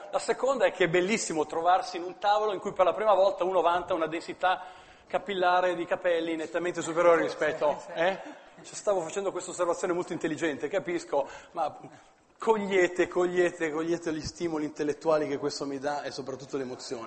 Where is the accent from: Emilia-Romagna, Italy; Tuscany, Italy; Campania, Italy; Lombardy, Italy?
Lombardy, Italy; Milan; come milanese, come universitario, come Politecnico di Milano